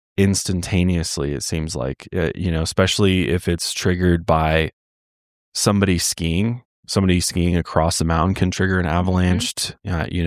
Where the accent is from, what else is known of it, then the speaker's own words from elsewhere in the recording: Las Vegas, Nevada, United States; also born or lived in Colorado; I'm originally from Vegas. I'm a Vegasan.